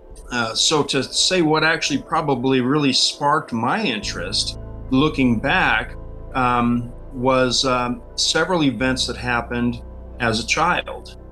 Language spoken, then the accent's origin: English; Burbank, California, United States; I grew up in Burbank, California. This was a triplex.